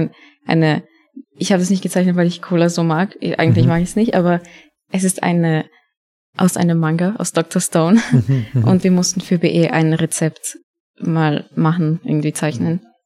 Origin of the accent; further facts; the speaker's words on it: Bosnia & Herzegovina; now in Austria; weil ich lebe nur hier, aber in Wirklichkeit bin ich aus Bosnien.